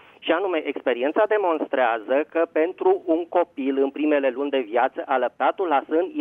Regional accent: Bucharest, Romania; sunt azi din București.

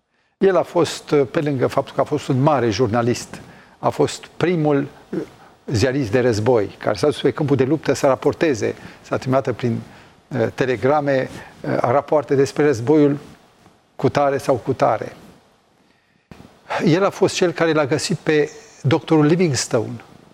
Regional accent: Brașov, Brașov County, Romania; born there; în spatele casei unde m-am născut în Brașov, era pe dealul unde e cimitirul eroilor

